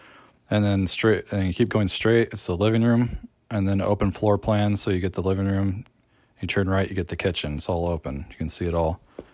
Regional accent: Oregon, United States; I'm from Oregon.

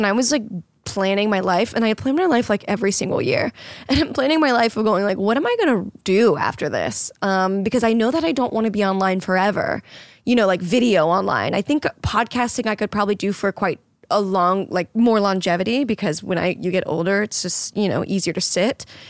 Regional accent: Florida, United States; When I grew up in Florida, I went to the Bahamas frequently enough, like on family vacations or friend vacations or whatnot.

